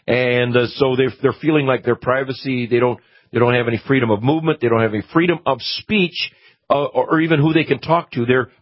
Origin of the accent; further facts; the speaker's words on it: Minnesota, United States; And then I have noticed in growing up in Minnesota that North Dakota was regarded as stepchildren.